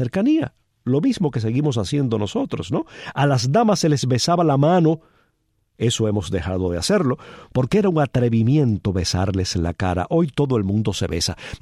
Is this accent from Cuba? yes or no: yes; Cuba; Así somos los cubanos de besucones.